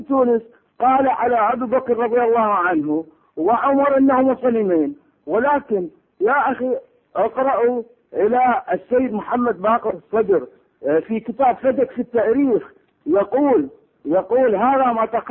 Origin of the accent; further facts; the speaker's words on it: Basra, Basra Governorate, Iraq; أنا من البصرة أنا مختلط يعني أمي من طائفة وأبي من طائفة أخرى